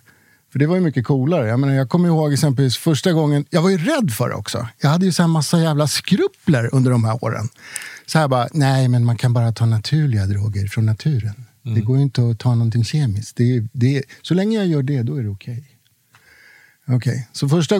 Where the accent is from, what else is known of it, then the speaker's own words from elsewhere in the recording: Stockholm, Stockholm County, Sweden; also born or lived in Norrtälje; Så jag fick ju fightas mig igenom stor del av min uppväxt i Högdalen.